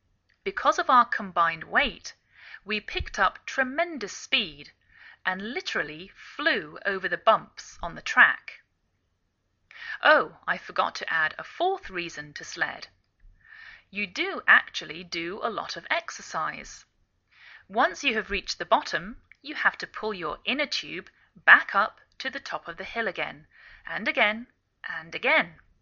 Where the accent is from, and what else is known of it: England, United Kingdom; now in United States